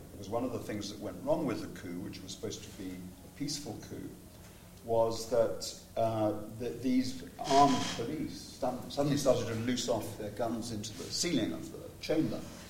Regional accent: England, United Kingdom; Because I'm English, it's sort of more empirical.

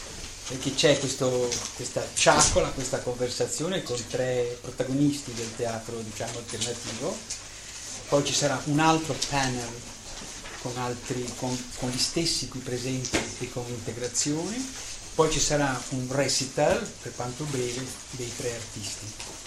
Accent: Venice, Veneto, Italy; di recente però anche nella mia terra, nel Veneto, a Padova.

